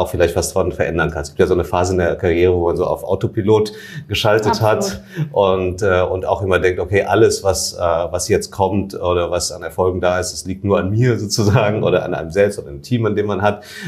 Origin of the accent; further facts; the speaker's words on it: Bonn, North Rhine-Westphalia, Germany; also born or lived in Manila, Philippines; now in Berlin, Germany; ich bin aufgewachsen in Manila und in Bonn, also in Hauptstädten und ja, jetzt in Berlin.